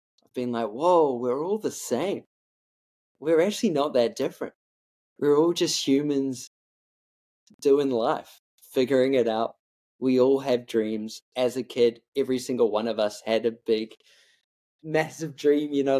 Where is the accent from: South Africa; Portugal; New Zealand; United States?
New Zealand; I think this is where being a Kiwi really helps.